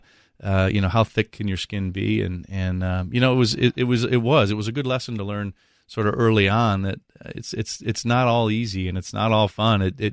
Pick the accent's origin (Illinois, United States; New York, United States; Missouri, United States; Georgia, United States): Illinois, United States; Chicago; Even though I grew up in the Chicago area, the Big Red Machine was really what people followed.